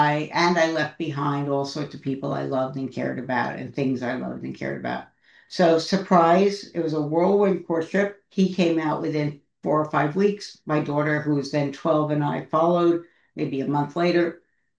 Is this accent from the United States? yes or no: yes; New York City, New York, United States; And the way I describe my childhood, I was raised in New York City. I had lots and lots and lots of stuff to do. Welcome to New York City: museums, theaters, restaurants, parks, everything.